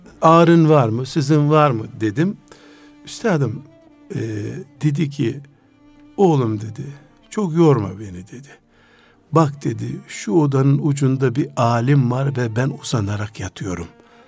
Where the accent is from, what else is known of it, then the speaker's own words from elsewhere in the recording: Black Sea Region, Turkey; Seferberlik denir bizim Karadeniz'de. Seferberlik yıllarının kadını.